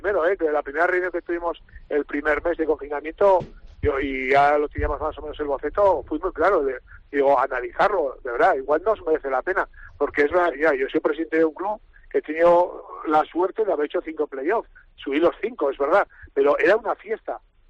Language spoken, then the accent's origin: Spanish; Navarre, Spain; como navarro